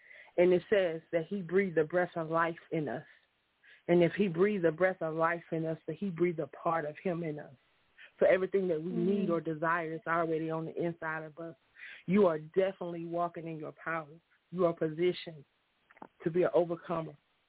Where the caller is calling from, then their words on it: Union City, Georgia, United States; I'm calling from Union City, Georgia tonight.